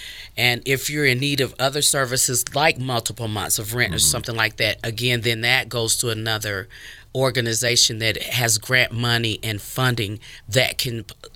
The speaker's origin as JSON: {"language": "English", "town": "Peoria", "region": "Illinois", "country": "United States", "said": "I'm from Peoria, Illinois, from the Midwest, and I was working for the Civic Center."}